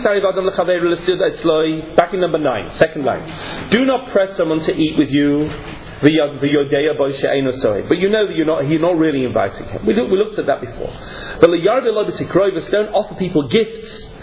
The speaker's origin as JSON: {"language": "English", "region": "England", "country": "United Kingdom", "said": "They won't take it in Israel, of course, because I'm English."}